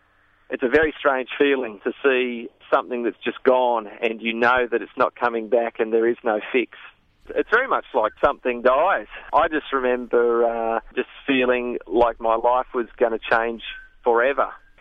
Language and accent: English; Sydney, New South Wales, Australia; I had a fantastic childhood growing up in Sydney suburbs.